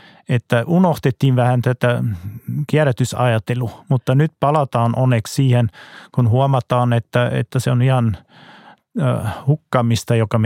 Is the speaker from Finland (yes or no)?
no; Germany; siellä minun kotimaassa Saksassa oli ihan kielletty sunnuntaina ajaa autolla